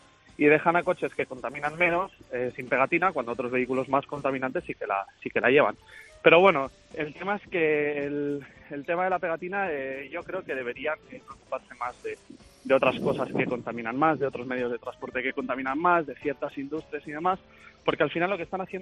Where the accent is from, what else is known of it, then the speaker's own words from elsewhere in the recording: Valencia, Valencian Community, Spain; yo soy de Valencia y de momento aquí en Valencia